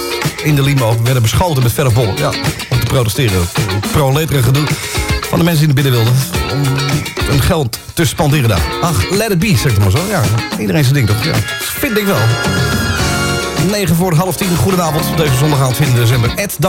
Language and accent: Dutch; Canada; Dutch is a second language; now in Netherlands; Ik kom uit Canada vandaan.